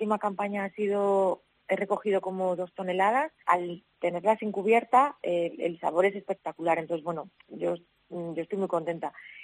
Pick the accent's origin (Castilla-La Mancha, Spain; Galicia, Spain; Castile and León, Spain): Castile and León, Spain; Almendra del Pan; pongo a Zamora y especialmente a mi pueblo en el mapa.